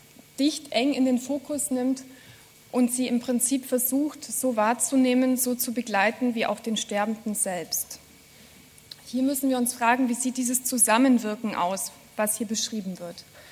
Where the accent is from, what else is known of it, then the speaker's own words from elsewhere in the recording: Germany; Wie Sie hören, komme ich aus Deutschland.